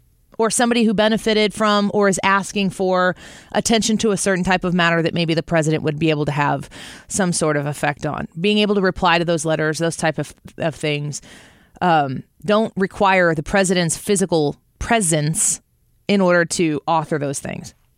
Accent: Illinois, United States; You've got the billionaire governor of my home state of Illinois saying, I got to stand up for my people

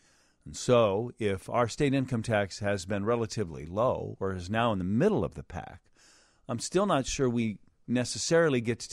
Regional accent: Minnesota, United States; I came from Minnesota. The state personal income tax there is 9 or 9.75.

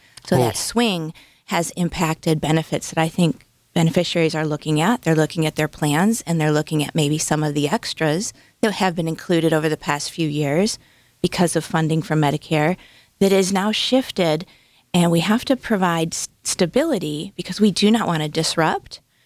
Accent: Cleveland, Ohio, United States; I'm from Cleveland, Ohio, and I started doing what you do, benefit reviews, helping clients.

